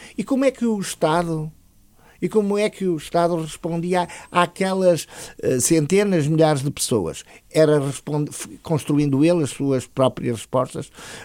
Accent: Porto, Portugal; Eu sou do Porto, os senhores vivem aqui em Lisboa, presumo eu.

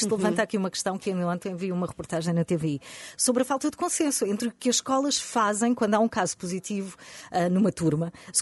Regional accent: Albufeira, Faro, Portugal; Eu sou lá perto, Albufeira.

